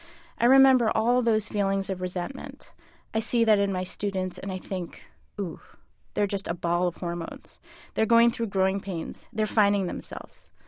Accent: Miami, Florida, United States; when I grew up in Miami and went to high school in Miami

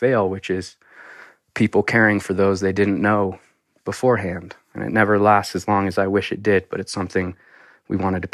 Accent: Colorado, United States; You know, I guess growing up in Colorado and anywhere in the rural West, there's kind of a celebration of the tough individual who can figure it out alone.

